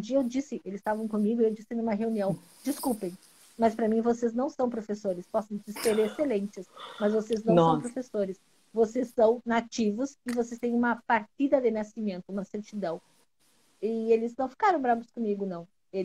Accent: Uruguay; Eu sou uruguaia, filha de espanhóis. Tenho duas nacionalidades, a espanhola, a uruguaia e a brasileira.

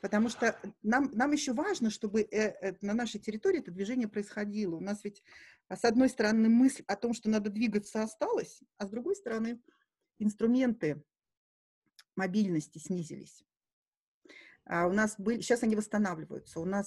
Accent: Saint Petersburg, Russia; also born or lived in Kamchatka / Moscow / Vienna, Austria; Я выросла в разных местах. Я родилась в Ленинграде, кусочек детства провела на Камчатке, потом вернулась в Москву, приехала в Москву, для семьи это частично было вернуться в Москву. После этого я долгое время вместе с родителями жила в Австрии

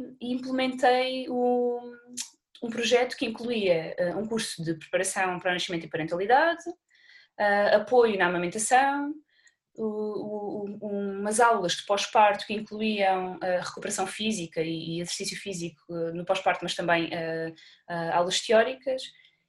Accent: Évora, Alentejo, Portugal; retornei para Évora, a minha cidade natal

